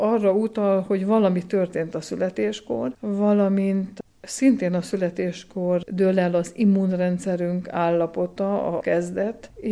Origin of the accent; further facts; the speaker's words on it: Magfalva, Mureș County, Romania; Erdélyben születtem a Kiskükölő mentén, Magfalván a szülőfalumban nőttem fel, ott végeztem első 8 osztályt, aztán Marosvásárhelyre az egészségügyi közép- és főiskolába kerültem.